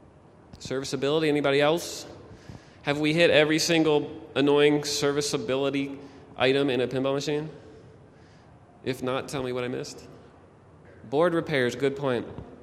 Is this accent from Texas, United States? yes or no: yes; Austin, Texas, United States; Yes, we're actually from Austin, Texas. We have a couple of big arcades down there.